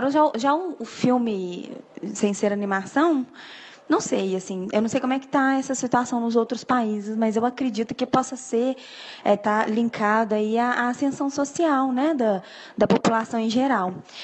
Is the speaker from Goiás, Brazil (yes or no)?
no; Belo Horizonte, Minas Gerais, Brazil; tenho 30 anos, sou de Belo Horizonte.